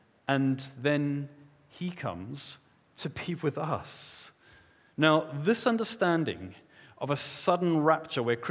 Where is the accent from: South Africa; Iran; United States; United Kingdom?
South Africa; I grew up in South Africa